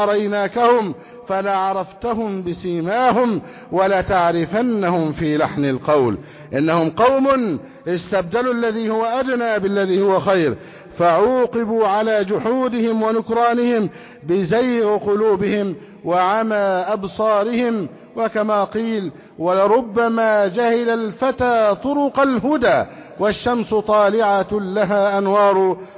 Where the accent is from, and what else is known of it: Egypt